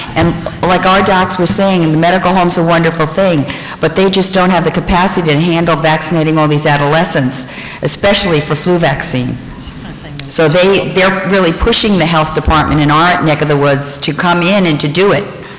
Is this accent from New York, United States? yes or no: yes; New York, United States; I'm from Suffolk County in New York, and our population is 1.4 million people.